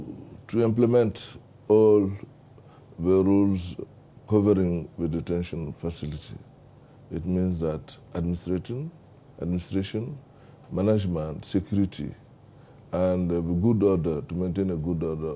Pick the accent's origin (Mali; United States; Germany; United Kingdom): Mali; I am a Malian. I came from Mali.